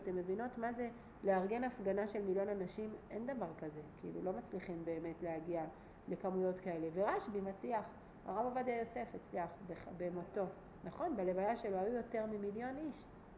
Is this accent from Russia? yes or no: no; Hebron, West Bank, Palestine; הצטלמו איתנו אנשים כי אנחנו מחברון.